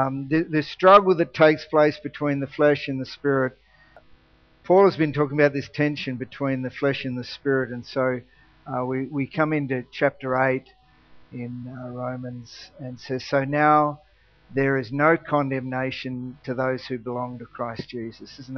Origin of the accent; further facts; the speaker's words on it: Tasmania, Australia; I grew up in the Open Brethren Assemblies in Tassie.